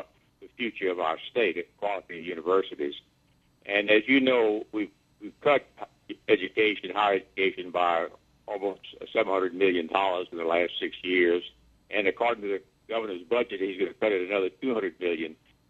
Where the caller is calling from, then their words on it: Lafayette, Louisiana, United States; I'm calling from Lafayette